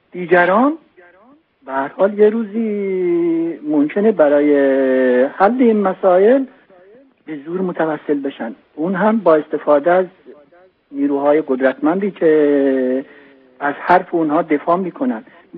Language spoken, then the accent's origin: Persian; Iran; به عنوان یک ایرانی، به عنوان یک آذربایجانی